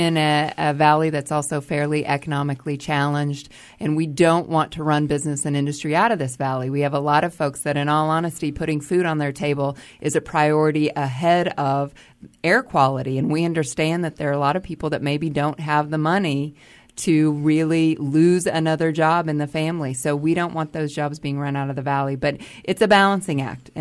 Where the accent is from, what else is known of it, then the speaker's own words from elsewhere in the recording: United States; and then I grew up in the Oklahoma, Texas area of the country